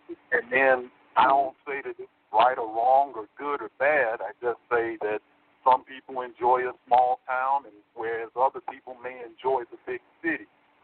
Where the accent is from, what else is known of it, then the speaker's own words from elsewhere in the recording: Illinois, United States; coming from the north myself, the city that I came from was 30, 40 miles outside of Chicago, called